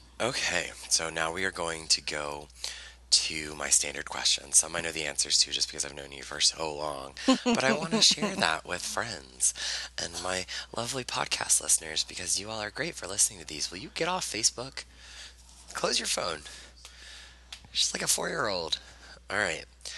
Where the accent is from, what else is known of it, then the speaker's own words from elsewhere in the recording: Fayetteville, North Carolina, United States; So we grew up in Fayetteville, North Carolina. Fedville, if you're from there. I am from there, but I've never said it that way.